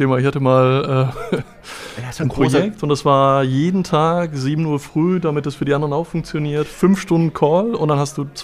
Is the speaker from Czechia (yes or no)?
yes; Czechia; Ich komme aus Tschechien, aus genau. Tschechien?